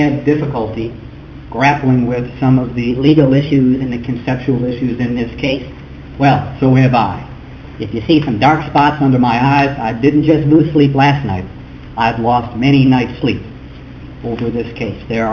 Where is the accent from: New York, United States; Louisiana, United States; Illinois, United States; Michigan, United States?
Illinois, United States; Flossmoor; And I am from Flossmoor, Illinois, but I'm a Texas lawyer